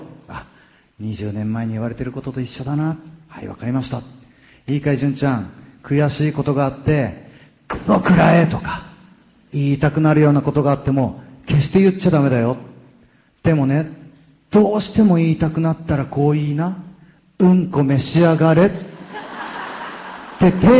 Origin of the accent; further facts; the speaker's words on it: Gifu, Japan; 私、岐阜なんですけど、岐阜の事務所にいる時に